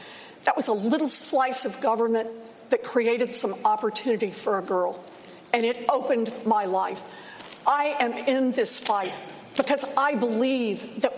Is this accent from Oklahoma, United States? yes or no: yes; Oklahoma, United States; I was born and raised in Oklahoma. I have three older brothers. They all joined the military.